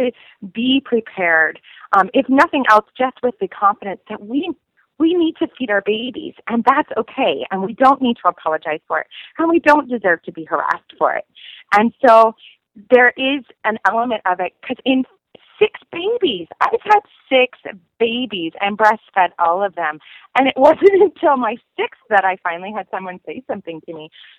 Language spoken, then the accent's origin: English; Florida, United States; He grew up in France, and I grew up in South Florida. And so we came from a very different perspective on everything.